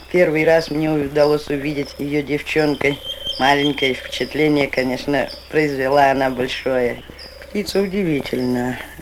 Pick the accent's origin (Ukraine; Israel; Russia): Russia; Nerekhta, Kostroma Oblast; В наших местах, в Нерехтском районе, она встречается часто. Все детство мое прошло в Нерехте здесь. А городок наш небольшой, сравнительно недалеко.